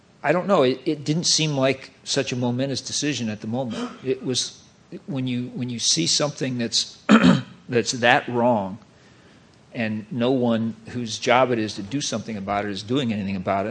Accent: Midwest, United States; Well, sure, I come from the Midwest, from a small town.

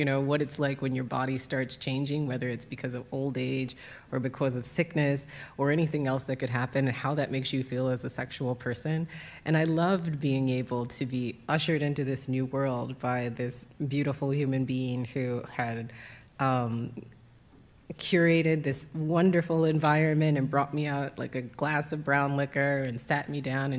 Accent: the South, United States; I come from the South, so it's an additional layer of friendliness that often gets taken as flirtation

